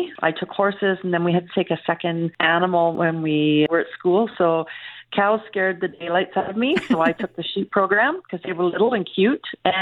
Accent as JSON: {"language": "English", "region": "Ontario", "country": "Canada", "tie": "born or raised there", "also_born_or_lived": "England / Yukon", "said": "I was born in England and moved to Ontario when I was like 5 or 6, and then I moved to the Yukon when I was like 13. So definitely not from a farm"}